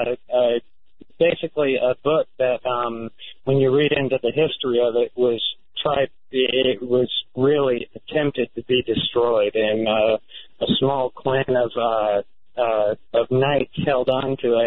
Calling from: North Carolina, United States; I'm calling from North Carolina

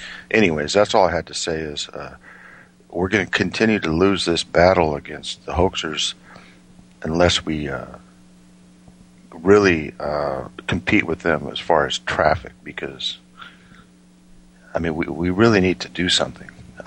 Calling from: Washington, United States; Calling from Washington State.

